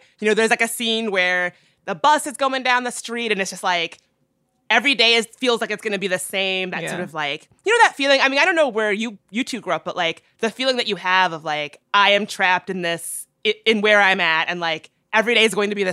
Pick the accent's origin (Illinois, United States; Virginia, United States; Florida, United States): Virginia, United States; Midlothian; now in Washington, D.C., United States; But I grew up in a pretty small town in Virginia called Midlothian, Virginia.